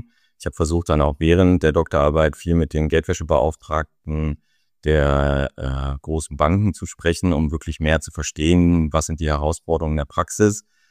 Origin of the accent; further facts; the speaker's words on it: Berlin, Germany; Ich komme ursprünglich aus Berlin.